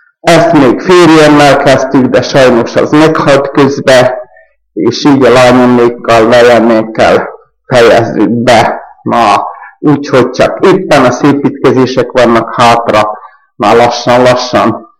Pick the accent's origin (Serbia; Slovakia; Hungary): Slovakia; Štúrovo, Nitra Region; születtem kicsimben, ez 8 kilométerre Stúrovó volt, de egész pici koromtól Stúrovóban nevelkedtem, úgyhogy talán már itt is fogok meghalni a gyerekeimmel